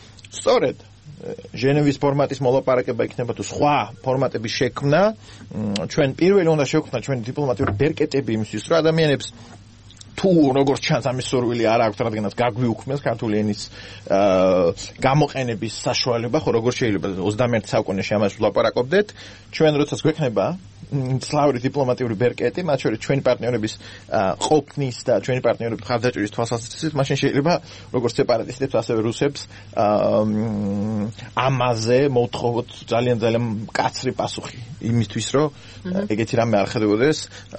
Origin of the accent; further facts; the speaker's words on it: Gali, Abkhazia, Georgia; მე თვითონ გალიდან ვარ